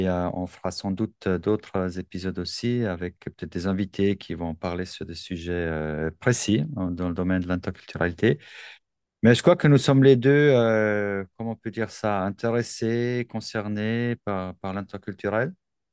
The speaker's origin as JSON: {"language": "French", "region": "German-speaking Switzerland", "country": "Switzerland", "tie": "born or raised there", "said": "j'ai mon identité en tant que Suisse, en tant que Vaudois, donc le canton de Vaud où j'habite, la Suisse allemande où je grandis."}